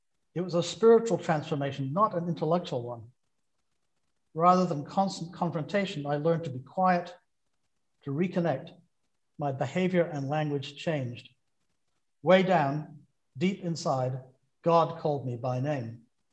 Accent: Scotland, United Kingdom; because I come from Scotland originally, my dad was a shipyard worker and a trade unionist. I arrived in Richmond

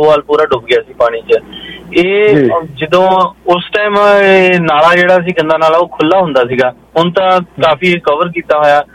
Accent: Ludhiana, Punjab, India; ਮੈਂ ਲੁਧਿਆਣੇ ਤੋਂ ਹੀ ਹੈ, ਬਿਲੋਂਗ ਕਰਦਾ

